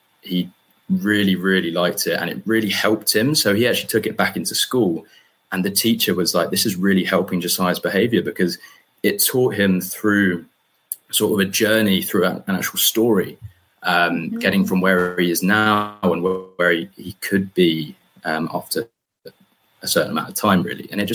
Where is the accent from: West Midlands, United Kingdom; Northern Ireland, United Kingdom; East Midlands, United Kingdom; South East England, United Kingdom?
South East England, United Kingdom; Hildenborough; accent: English; now in California, United States; I'm from the UK, as you could probably tell by my posh English accent. I'm from a little town called Hildenborough, just below London. So I'm currently calling from California